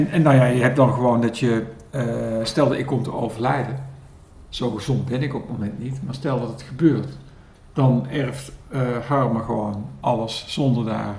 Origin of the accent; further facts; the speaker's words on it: Eindhoven, North Brabant, Netherlands; Kom ik natuurlijk niet vandaan, dan kom ik uit Eindhoven.